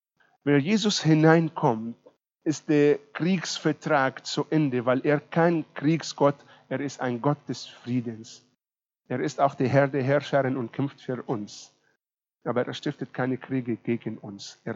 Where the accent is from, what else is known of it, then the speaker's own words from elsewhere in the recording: Israel; German is a second language; Bei uns in Israel, okay, ich bringe euch ein bisschen an Israel-Spruch bei.